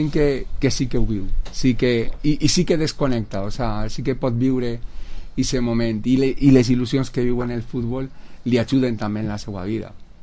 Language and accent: Catalan; Villarreal, Valencian Community, Spain; el nom de Villarreal, dic ahí estem nosaltres, mos estan escrivint el nom, dic, és el meu poble